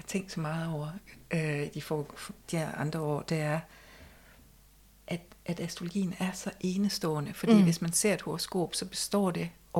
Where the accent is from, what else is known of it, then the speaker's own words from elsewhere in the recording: Malling, Central Denmark Region, Denmark; jeg voksede op i Malling, hvor min mor også lavede børnehaven og sådan noget, og vi løb frit rundt på markerne og vejene, og vi kendte alle, der var inde i husene